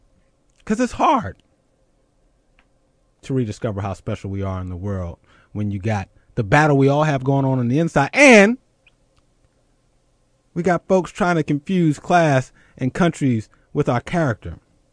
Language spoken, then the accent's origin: English; Philadelphia, Pennsylvania, United States; Those listening in Pennsylvania. My home state.